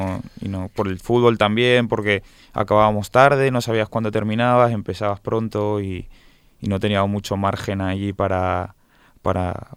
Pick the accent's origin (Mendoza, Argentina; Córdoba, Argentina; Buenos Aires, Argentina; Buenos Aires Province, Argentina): Mendoza, Argentina; born there; el de Mendoza, que es donde yo nací.